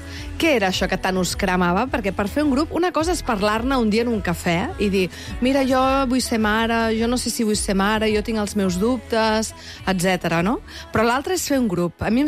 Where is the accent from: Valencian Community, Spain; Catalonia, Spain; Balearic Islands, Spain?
Catalonia, Spain; Tarragona; quan jo, que sóc de Tarragona, sempre m'imagino la lloba capitolina